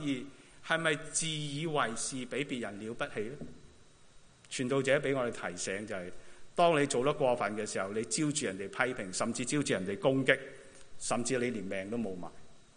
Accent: China; 就好像我们中国人有一句说话，你好像赶狗入穷巷的状态

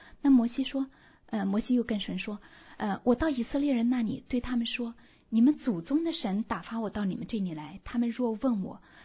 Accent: China; first language zh; 我这位孩子妈妈哈，已经是人到中年哈，从中国来的哈，我的母语是中文哈

